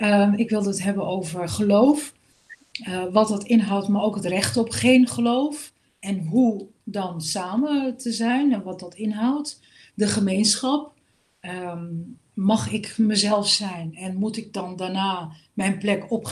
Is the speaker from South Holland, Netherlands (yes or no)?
no; Hengelo, Overijssel, Netherlands; En het liefst niet weggaan uit Hengelo, waar ik ben geboren en getogen.